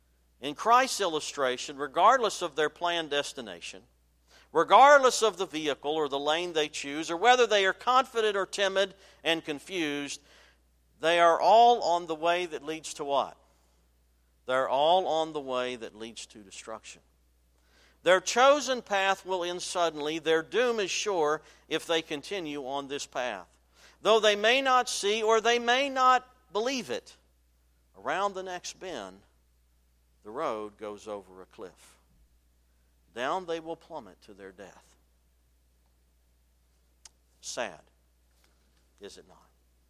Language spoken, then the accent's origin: English; Virginia, United States; When I grew up in Virginia, I grew up out in the country, and we lived on a hill, and I liked to ride my bicycle.